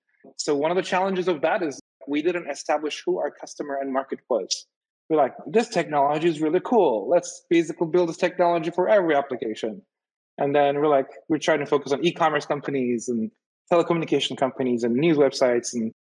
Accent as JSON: {"language": "English", "country": "Turkey", "tie": "born or raised there", "moved": "as an adult", "said": "So quick story on my end is I'm Turkish. I grew up in Turkey."}